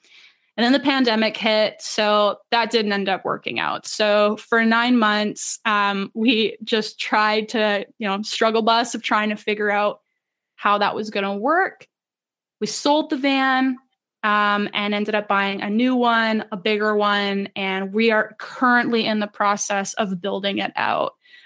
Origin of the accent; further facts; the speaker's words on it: Ontario, Canada; I just turned 25, little midlife crisis 2 weeks ago. And I am from Canada, specifically Ontario.